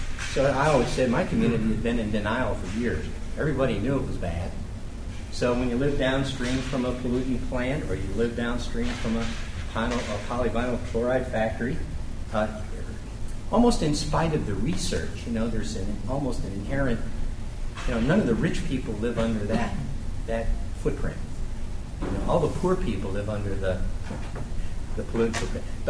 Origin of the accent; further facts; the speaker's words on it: Louisville, Kentucky, United States; And I come from Louisville, Kentucky. You know what Louisville's noted for? The tobacco industry.